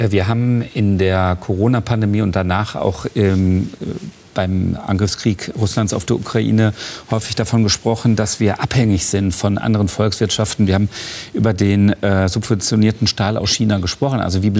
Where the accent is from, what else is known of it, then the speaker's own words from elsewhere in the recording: Essen, North Rhine-Westphalia, Germany; dem Unternehmen aus meiner Heimatstadt Essen.